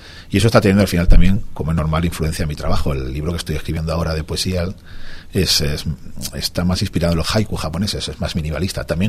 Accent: Valencia, Valencian Community, Spain; born there; now in Jumilla, Spain; Yo nací en Valencia, mi madre es jumillana y he vivido muchísimas temporadas aquí y ahora soy jumillano

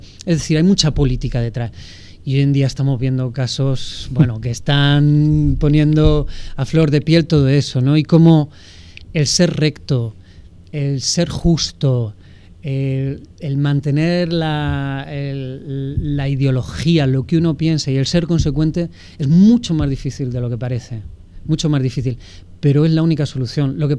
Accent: Caudete, Castilla-La Mancha, Spain; now in Murcia, Spain; aunque estoy en Murcia, he estudiado en Murcia, tengo mucha relación en Murcia, ahora sigo viviendo en Murcia, soy de Caudete, un poco manchego

